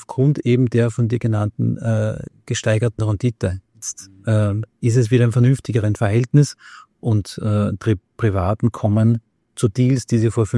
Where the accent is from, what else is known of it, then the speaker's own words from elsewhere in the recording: Austria; Und wenn das jetzt so wie bei uns in Österreich über 3-4 Jahre geht, verändert sich auch das Konsumverhalten.